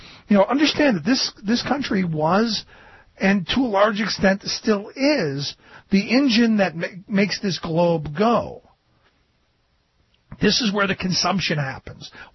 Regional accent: Cleveland, Ohio, United States; You know, when I grew up in Cleveland, there were manufacturing jobs that were the key to the middle class. Well, I grew up in the projects

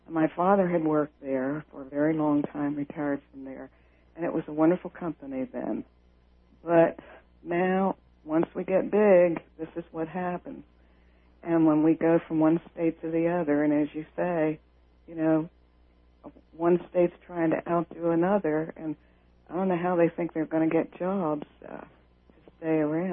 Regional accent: Carlisle, United States; I grew up in Carlisle. Matter of fact, I grew up on College Street, where the plant is located.

